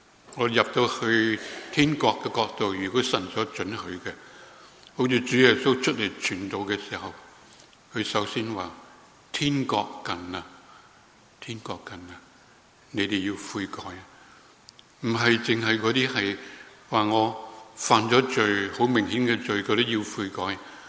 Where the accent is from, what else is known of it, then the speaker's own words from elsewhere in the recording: China; 好多时候我们中国人，我们到年尾了